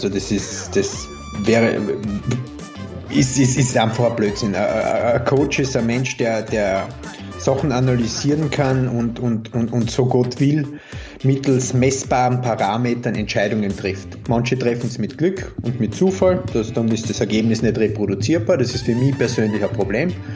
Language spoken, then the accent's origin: German; Carinthia, Austria; accent: mix of Carinthian, Styrian and Viennese; Ich komme ursprünglich aus Kärnten und bin so ein steirischer Grenzgänger. Sprich, es ist ein bisschen ein Mischmasch aus Kärntnerisch, Steirisch und Wienerisch.